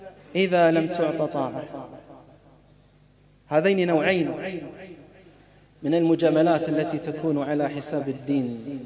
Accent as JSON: {"language": "Arabic", "country": "Bahrain", "said": "فاللهم إنا نستودعك بلادنا البحرين"}